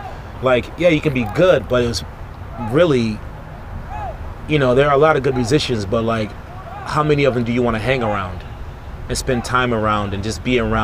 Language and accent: English; Rochester, New York, United States; I always say I'm from Rochester, like, you know, and to me, it means something because I grew up there and I know what the culture is like there